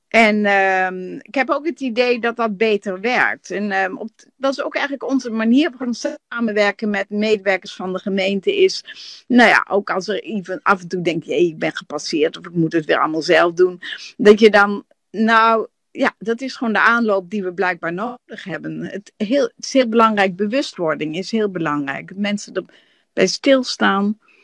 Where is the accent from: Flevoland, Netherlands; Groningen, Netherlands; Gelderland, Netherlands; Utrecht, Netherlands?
Groningen, Netherlands; Daar wil je als Groninger toch aan meedoen.